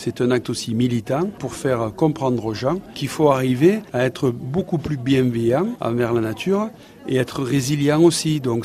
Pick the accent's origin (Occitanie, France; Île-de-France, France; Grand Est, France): Occitanie, France; Je suis né dans les Corbières, dans une belle région qui est dans le sud de la France. J'ai toujours vécu dans cet endroit du monde.